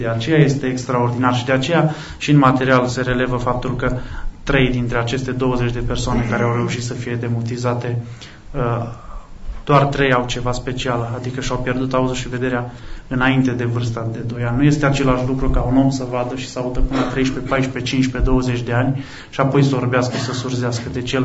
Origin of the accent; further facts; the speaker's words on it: Sibiu, Sibiu County, Romania; now in Cluj-Napoca, Romania; Eu sunt din Sibiu deloc și mai sunt anumite colțuri prin Clujul ăsta pe care nu le cunosc